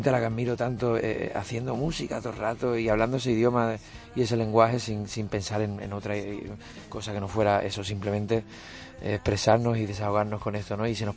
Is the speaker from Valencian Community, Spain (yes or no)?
no; Andalusia, Spain; accent: Andalusian; yo nada más que hablo andaluz, pero y un poquito de inglés, de haber vivido allí